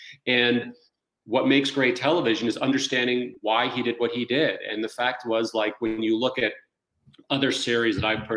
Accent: New York, United States; I'm from New York, so any excuse I have to get back there is always a great thing for me.

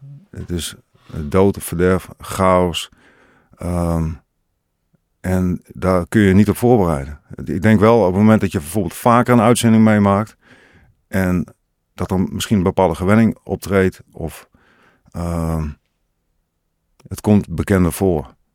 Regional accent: Assen, Drenthe, Netherlands; Ik ben opgegroeid in Assen. Ik ben geboren en getogen Drent.

